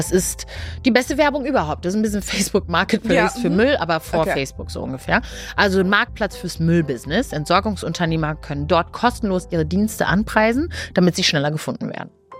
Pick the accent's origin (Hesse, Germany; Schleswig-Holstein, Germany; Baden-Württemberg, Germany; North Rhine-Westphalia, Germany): North Rhine-Westphalia, Germany; Neukirchen-Vluyn; in Neukirchen-Flüen, da wo ich herkomme, ja, genau, ist ja an der niederländischen Grenze.